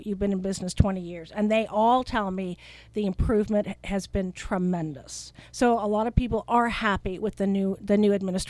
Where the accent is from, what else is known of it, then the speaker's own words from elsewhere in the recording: Edmond, Oklahoma, United States; And in my hometown of Edmond, just a week ago